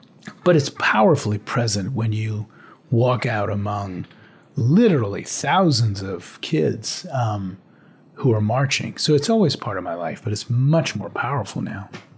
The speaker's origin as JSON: {"language": "English", "town": "New Orleans", "region": "Louisiana", "country": "United States", "tie": "born or raised there", "said": "But growing up in the South in the era, I mean, I have a very powerful memory of the high school I went to is called St. Augustine's High School. At the time, New Orleans is a very Catholic city"}